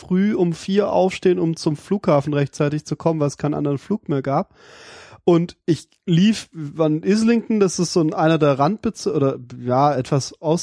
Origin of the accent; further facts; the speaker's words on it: Germany; so, sorry, ich bin aus Deutschland, wir sind noch in den 80ern.